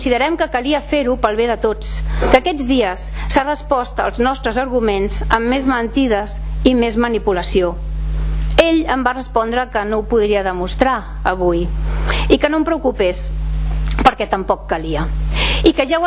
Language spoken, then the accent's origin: Catalan; Caldes, Catalonia, Spain; Els que som de Caldes de sempre